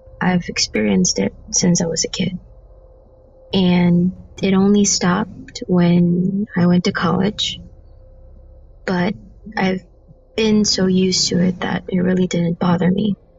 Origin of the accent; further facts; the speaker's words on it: Philippines; I'm from the Philippines